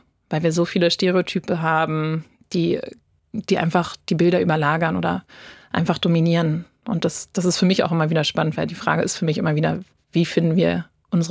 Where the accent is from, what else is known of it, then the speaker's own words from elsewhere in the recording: Berlin, Germany; Also ich bin so im Kiez groß geworden, im Westberliner Kiez und war ganz viel immer in Bibliotheken.